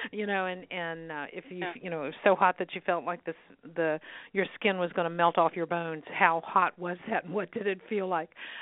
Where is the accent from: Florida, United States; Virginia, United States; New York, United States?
Virginia, United States; Well, I was born and raised in Virginia, but my mother was born and raised in the Wiregrass, which is South Alabama.